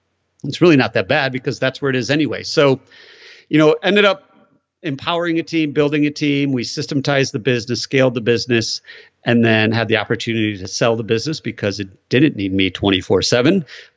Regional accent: Michigan, United States; So I grew up in Michigan. You're very familiar with Michigan. So it's pretty blue collar.

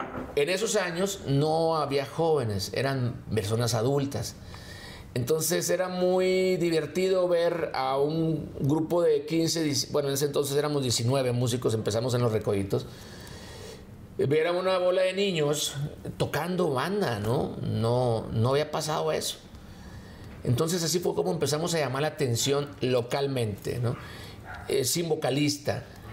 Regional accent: Sinaloa, Mexico; Obvio, pues somos de Sinaloa.

